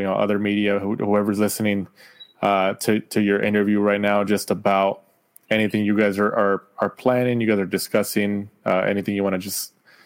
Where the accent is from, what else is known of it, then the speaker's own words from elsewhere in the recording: California, United States; obviously we're biased because we're from California